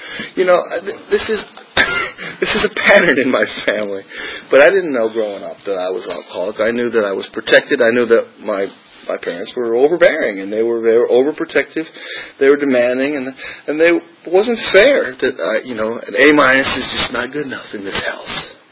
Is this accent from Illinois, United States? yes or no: yes; Illinois, United States; So I grew up in Illinois, went to schools in Illinois, I went to residency in Illinois.